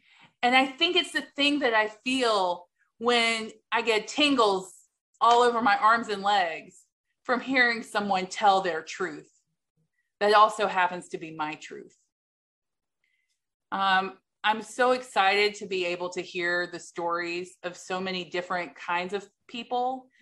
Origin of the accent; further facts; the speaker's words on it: Atlanta, Georgia, United States; recovering food addict. I'm so grateful to be here today. I'm from Atlanta, and I have been in OA for 9 years